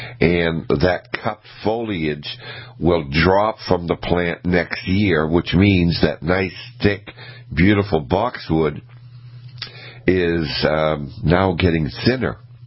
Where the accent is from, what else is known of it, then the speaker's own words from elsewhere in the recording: Auburn, Maine, United States; When I grew up in Maine, in a city called Auburn, Maine, central Maine, we had four of them planted as a street tree in front of my parents' house.